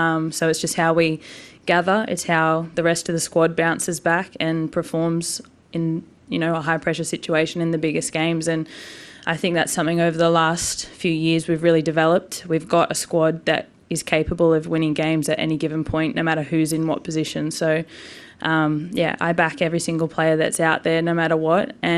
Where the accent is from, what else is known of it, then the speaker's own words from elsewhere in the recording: Australia; a big moment for all of us as Australian players